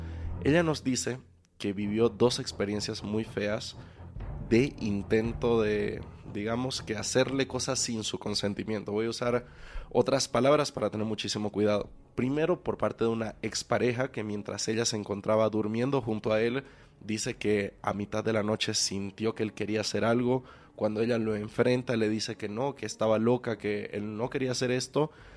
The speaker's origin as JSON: {"language": "Spanish", "country": "Bolivia", "said": "Por si no lo saben, yo soy de Bolivia."}